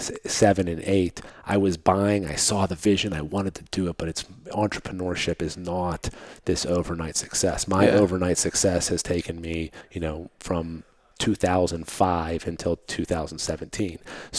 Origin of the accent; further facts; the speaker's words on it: Mount Oliver, Pennsylvania, United States; Okay. Well, I grew up in Mount Oliver, which is a community right next door where we're at. That was where my mom's apartment was. We were a low-income family, single-parent home.